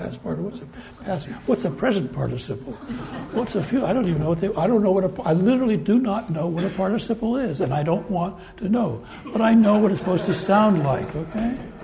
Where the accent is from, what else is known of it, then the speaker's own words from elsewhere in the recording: San Francisco, California, United States; So there was some guy from L.A., and I was from San Francisco